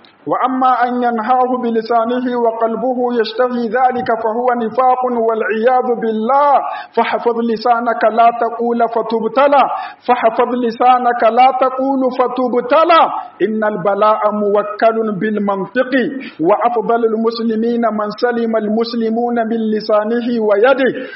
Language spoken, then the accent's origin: Arabic; Niger; اللهم اجعل بلادنا النيجر آمنا مطمئنا